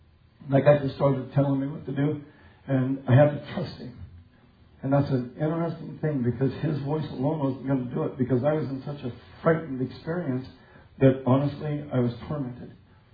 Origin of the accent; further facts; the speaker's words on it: Colorado, United States; If not, I grew up in Colorado.